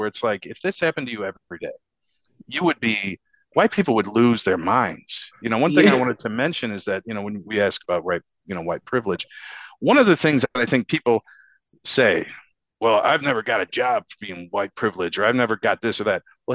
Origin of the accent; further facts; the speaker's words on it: St. Louis, Missouri, United States; now in Dallas, United States; And so Dallas is actually a much more progressive city. You know, we come from St. Louis.